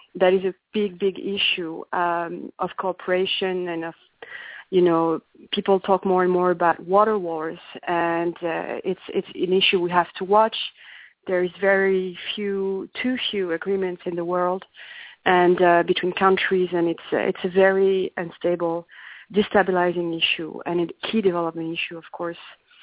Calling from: Paris, Île-de-France, France; It is 4 in the afternoon. I'm calling you from Paris.

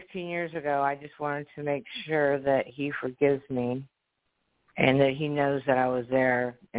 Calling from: Fort Walton Beach, Florida, United States; Fort Walton Beach, Florida.

